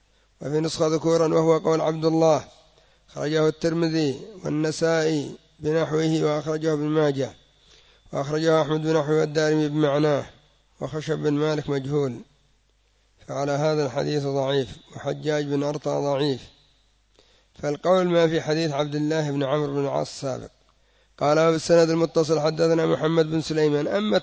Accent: Yemen; الآن دية الميت يعني ربما ما تبلغ 20,000 ريال سعودي عندنا في اليمن

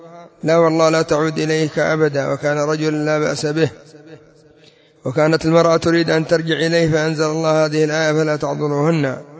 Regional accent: Yemen; أما عندنا في اليمن هو المقدم

